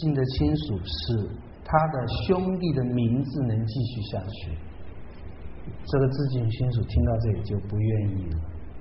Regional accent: China; 很啰嗦，而且一句话里两个死人，我们中国人就不喜欢

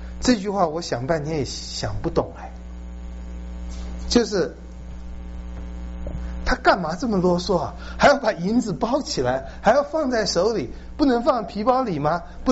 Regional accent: China; 其实我们中国人也多得不得了了

